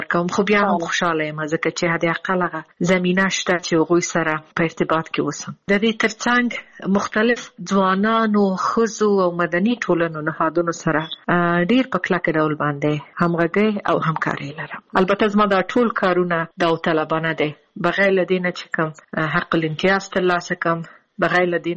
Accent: Afghanistan; زه د افغانستان بند یم زه ورځې شمیرم چې زه بیرته کله خپل ملک ته ځم

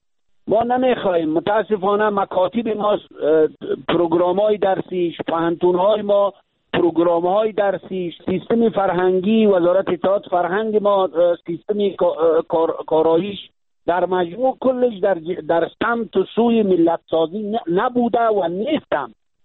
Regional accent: Afghanistan; ما افغانستانیستیم، ما افغان هستیم

